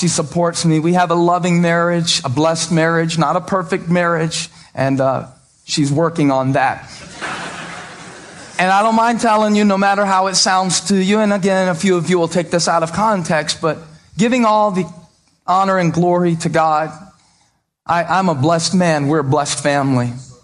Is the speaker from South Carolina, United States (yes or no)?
yes; Moncks Corner, South Carolina, United States; I cashed some checks last year that I never thought I'd cash growing up in Monk's Corner, South Carolina, with a dad who dropped out of school in the eighth grade.